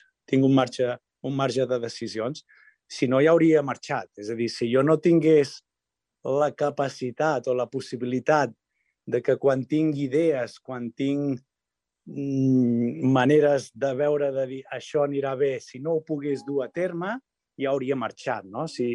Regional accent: Barcelona, Catalonia, Spain; he estudiat a l'Autònoma i vinc de Barcelona

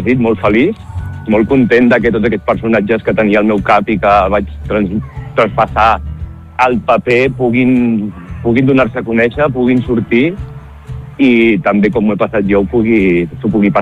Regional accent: Catalonia, Spain; now in Barcelona, Spain; per edat i per trajectòria personal jo també vaig marxar del Ripollès i també vaig marxar cap a Barcelona i també m'he fet la meva vida a Barcelona

